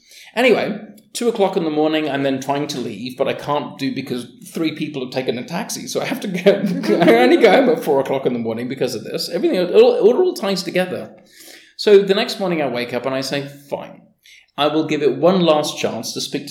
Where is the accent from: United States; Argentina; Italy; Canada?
Canada; born there; I was born in Canada, and legally I've only recently been allowed to vote.